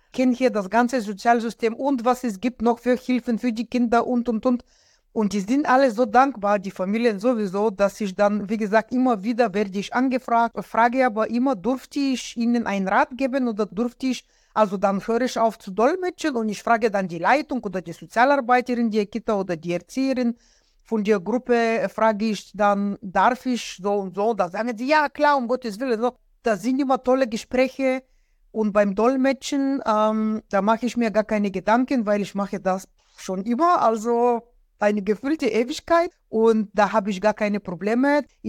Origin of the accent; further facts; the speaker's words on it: Bulgaria; first language Bulgarian; German is a second language; now in Germany; ich komme aus Bulgarien, also Bulgarisch, Muttersprachlerin Bulgarisch, Russisch auch